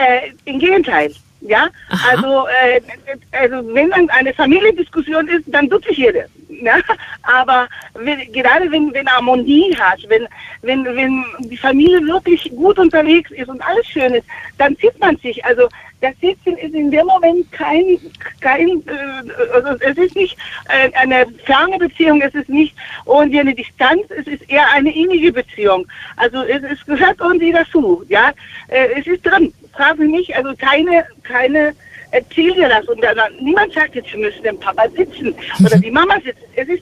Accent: Chile; also born or lived in East Germany; now in Germany; Aber in meiner Heimat, ich komme aus Chile, ist das besonders in familiäre, innige Verhältnisse ein bisschen anders.

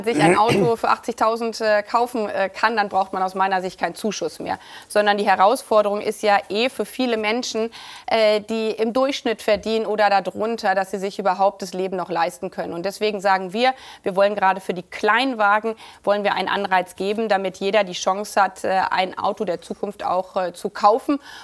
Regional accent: Lower Saxony, Germany; Ich bin selber auf dem Dorf in Niedersachsen groß geworden. Ich wusste, wie das mit 16 war.

